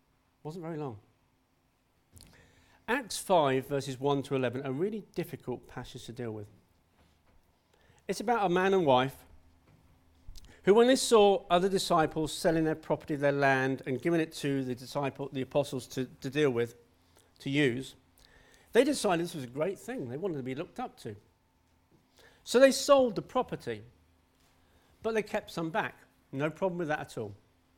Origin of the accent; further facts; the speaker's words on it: Maidenhead, South East England, United Kingdom; 53 in September. That is old, yeah, you're right. I was born in Maidenhead, raised in Maidenhead, and I still live in Maidenhead. You can tell I'm a wanderer by nature. My mum and dad weren't Christians. God saved me at the age of 11